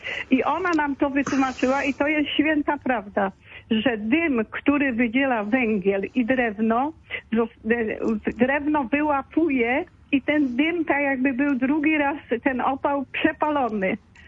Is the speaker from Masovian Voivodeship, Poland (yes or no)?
no; Puszczykowo, Greater Poland Voivodeship, Poland; W zeszłym roku w Puszczykowie, bo ja jestem z Puszczykowa